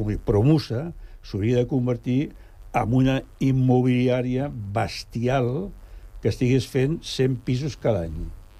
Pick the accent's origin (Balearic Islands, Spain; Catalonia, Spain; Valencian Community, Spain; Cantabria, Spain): Catalonia, Spain; Barcelona; jo tinc una edat que he viscut... Jo vaig néixer a Gràcia, a Barcelona. I a Gràcia, a Barcelona, al meu barri, hi havia tres generacions vivint en el mateix pis.